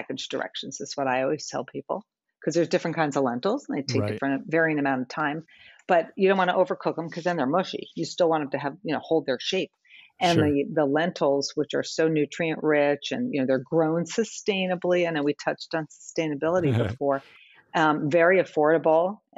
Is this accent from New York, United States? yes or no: yes; New York, United States; accent: New York; and with my New York accent, since I grew up there, I can say that.